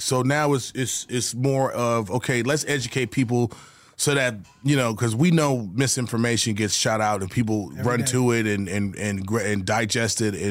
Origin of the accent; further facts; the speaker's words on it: Detroit, Michigan, United States; I was on the east side, Seven Mile in Healy.